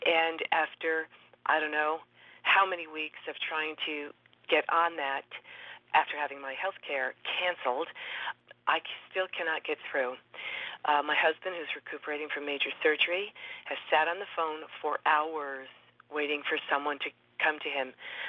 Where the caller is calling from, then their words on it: New York, United States; I'm calling from Greene County.